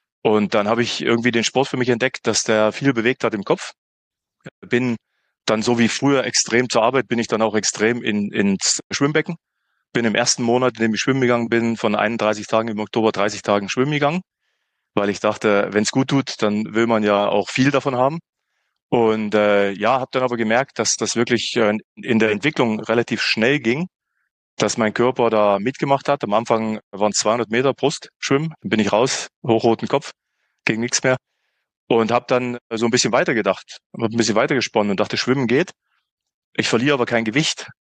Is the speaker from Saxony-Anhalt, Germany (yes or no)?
yes; Saxony-Anhalt, Germany; moved away as an adult; now in Zürich, Switzerland; ich sitze gerade in Zürich, in meiner Wahlheimat, bin gebürtiger Sangerhäuser, in einem kleinen Dorf bei Sangerhausen aufgewachsen.